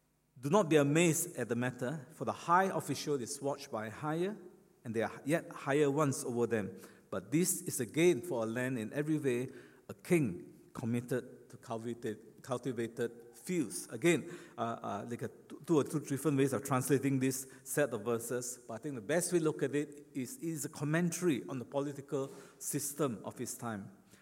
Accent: Malaysia; Now, I'm a Malaysian, so I'm fully aware of this.

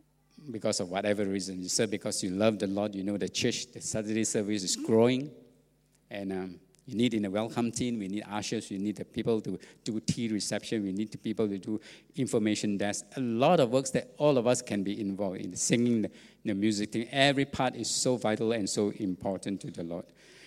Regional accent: Singapore; I want to be great, I'm Singaporean, no? We are Singapore.

